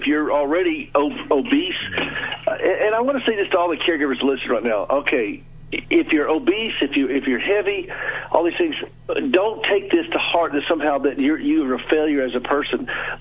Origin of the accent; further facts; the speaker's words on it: the South, United States; Well, I'm from the South.